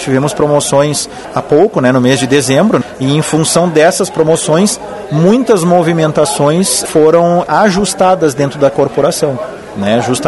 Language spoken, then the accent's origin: Portuguese; Lajeado, Rio Grande do Sul, Brazil; Vim de Lajado, né, para Passo Fundo